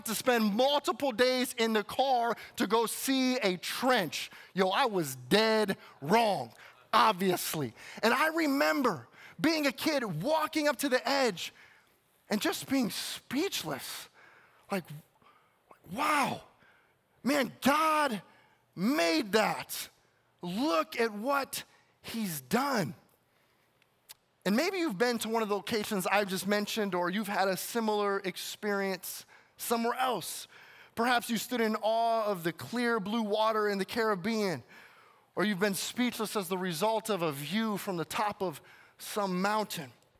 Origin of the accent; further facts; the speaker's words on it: Illinois, United States; Growing up in Illinois, at first I thought, as we made this trip by car to Arizona